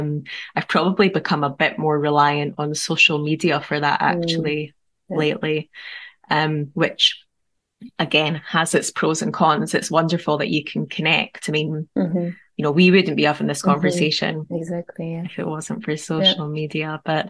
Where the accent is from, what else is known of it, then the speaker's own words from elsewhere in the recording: Edinburgh, Scotland, United Kingdom; And while I love my hometown of Edinburgh, I was feeling this call to get out of the city, live somewhere a bit more rural.